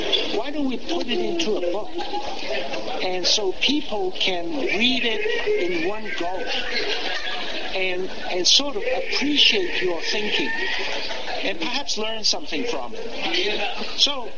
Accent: United States; you meaning us, I'm an American

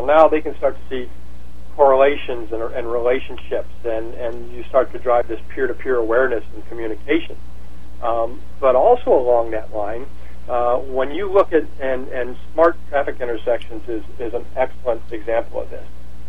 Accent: Illinois, United States; I grew up in Illinois.

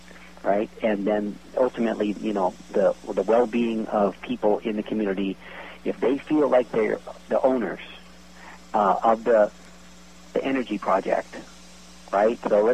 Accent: Hawaii, United States; Well, you know … is a Hawaiian name, and I grew up in Hawaii, so obviously my heart goes to Hawaii

